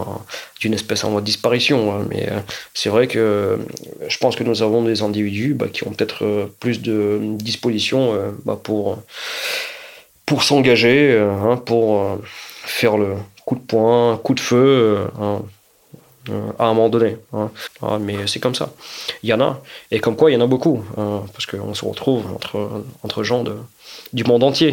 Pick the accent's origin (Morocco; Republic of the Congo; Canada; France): France; moi, en tant que Français d'origine ukrainienne